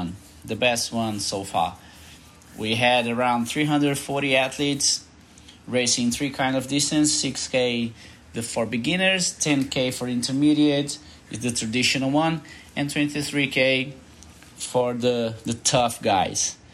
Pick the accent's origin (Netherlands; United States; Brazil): Brazil; English is a second language; from Brazil